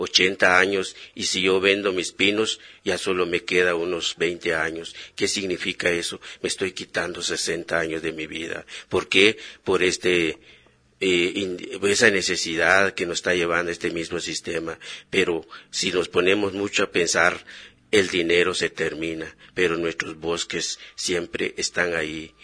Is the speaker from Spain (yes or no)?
no; Quiché, Guatemala; yo llamo a la conciencia de cada uno y de cada una de nosotros como guatemaltecos, y en este caso como quichelenses